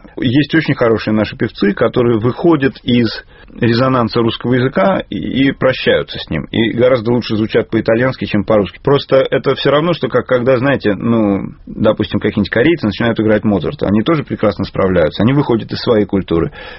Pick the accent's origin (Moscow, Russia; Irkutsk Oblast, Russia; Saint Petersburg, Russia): Saint Petersburg, Russia; Я же из Питера, поэтому для меня Достоевский – это практически народный персонаж. У нас всерьез показывают, где Раскольников старушку убил. В общем, я жил большую часть жизни в таком культурном пространстве, где все это практически овеществляется у тебя на глазах.